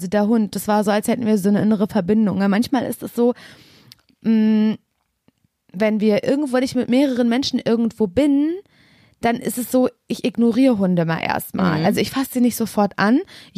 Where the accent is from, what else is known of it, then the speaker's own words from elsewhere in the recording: Parchim, Mecklenburg-Vorpommern, Germany; now in Berlin, Germany; So Koordinaten von Parchim, habe ich immer meine Heimat bei mir zu Hause in Spandau.